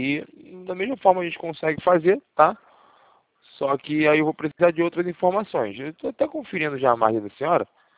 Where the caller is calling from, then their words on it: Rio de Janeiro, Brazil; eu falo do centro do Rio de Janeiro